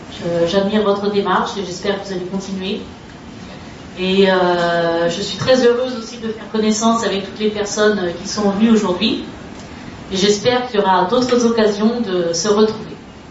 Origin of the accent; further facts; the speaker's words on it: Le Mans, Pays de la Loire, France; je viens du Mans